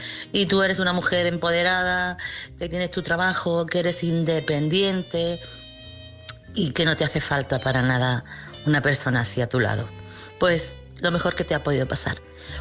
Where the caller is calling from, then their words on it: Chiclana de la Frontera, Andalusia, Spain; corresponsal de Chiclana.